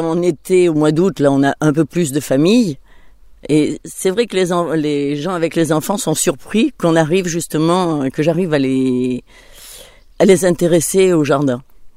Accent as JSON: {"language": "French", "town": "Limoges", "region": "Nouvelle-Aquitaine", "country": "France", "tie": "born or raised there", "said": "je suis née à Limoges, je suis restée à Limoges"}